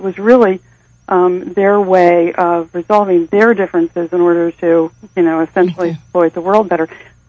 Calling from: Washington, District of Columbia, United States; I'm calling from Washington, D.C.

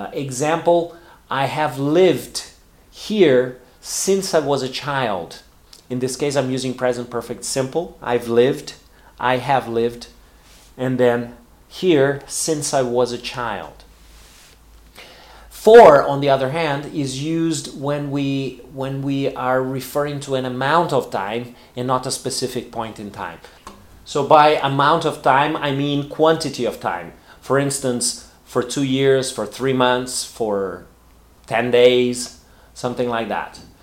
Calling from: Porto Alegre, Rio Grande do Sul, Brazil; English is a second language

